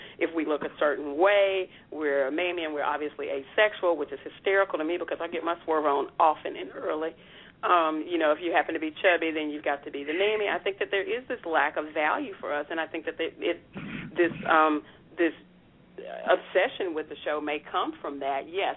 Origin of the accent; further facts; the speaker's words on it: Alabama, United States; being a black woman from, I grew up in Alabama, coming from the place that I grew up